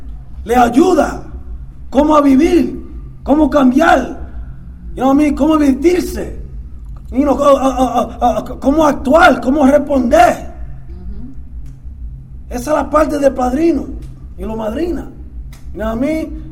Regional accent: Dominican Republic; es hispano como yo. Es puertorriqueño, soy dominicano

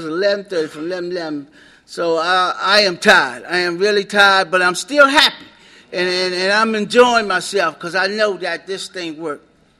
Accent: Maryland, United States; I'm from South Potomac area. My home group is the Steps to Life group, and we meet every Thursday night from 8 to 9:30 in Oxon Hill, Maryland.

